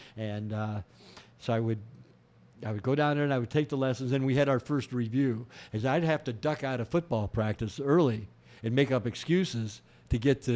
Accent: Lorain, Ohio, United States; Growing up in Lorain, which was it was a good town to grow up in, but really good town.

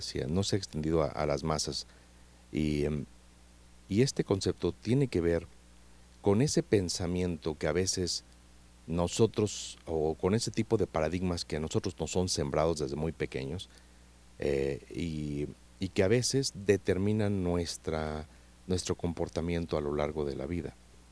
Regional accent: Mexico; nos forma a nosotros como mexicanos

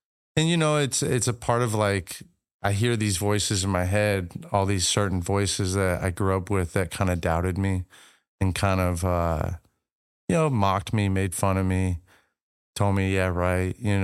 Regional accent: Washington, United States; I grew up in Washington and it's rainy, cloudy, cold, awful weather.

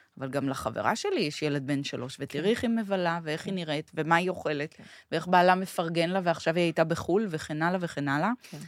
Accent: Tel Aviv, Tel Aviv District, Israel; היו שנים שגדלתי בדרום תל אביב

